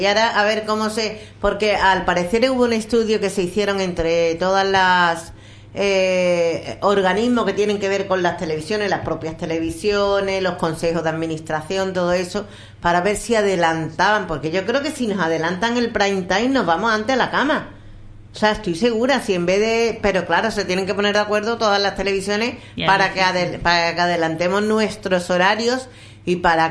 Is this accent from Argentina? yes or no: no; Spain; somos el país europeo que tiene el prime time